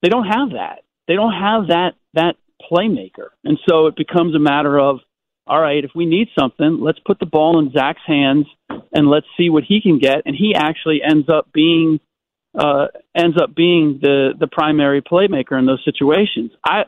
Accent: Cincinnati, Ohio, United States; growing up in Cincinnati, the Bulls were kind of the closest team to me.

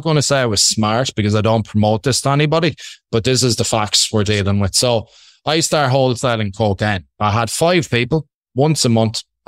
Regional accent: Ireland; accent: Irish; I'm Irish. I hope you can get that from my Irish accent.

